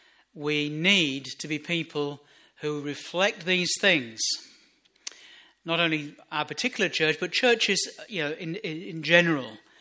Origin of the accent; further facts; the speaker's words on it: United Kingdom; But I'm a British citizen. I've got a passport, and it says I'm a British citizen.